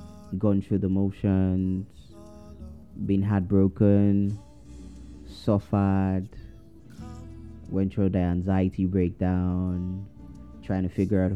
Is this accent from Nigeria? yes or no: yes; Nigeria; But I'm a Nigerian